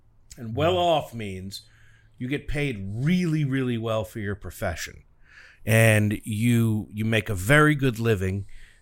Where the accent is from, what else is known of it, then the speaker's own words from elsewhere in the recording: Maryland, United States; No, growing up in Maryland was good. It's a really, really, like... It's a very pretty place.